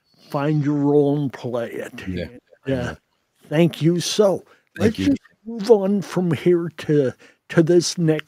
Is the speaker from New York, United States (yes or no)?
no; Indiana, United States; I am also from Delaware County, but it's in the state of Indiana, eastern Indiana.